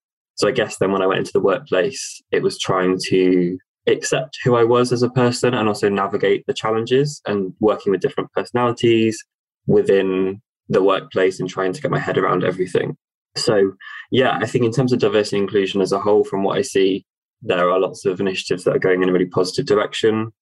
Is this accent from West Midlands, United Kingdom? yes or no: yes; Worcester, West Midlands, United Kingdom; So I grew up in Worcester in the Midlands. So yeah, quite a decent sized city, I would say. A nice place to grow up. But ultimately, I went to university at Birmingham. And then for opportunities, I moved to the South to start my career.